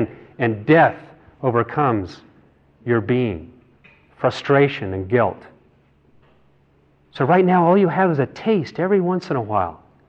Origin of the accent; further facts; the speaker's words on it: Midland, Texas, United States; I moved here from, you know, I came from Midland, Texas, and that's not where I found ultimate prosperity. So I came out here to Southern California.